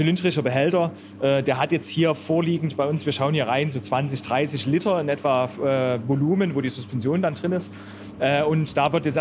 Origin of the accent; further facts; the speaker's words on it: Saxony, Germany; die wir bei uns im Erzgebirge liegen haben